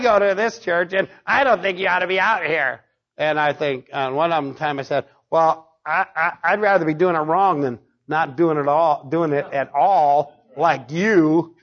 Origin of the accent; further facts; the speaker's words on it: United States; I'm an American. I got problems, but we're going to work through them. That's the way I was raised